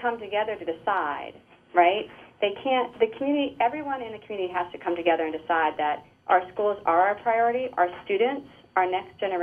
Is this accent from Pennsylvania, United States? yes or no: no; Maryland, United States; I grew up in Howard County, a product of Howard County schools, taught here all my life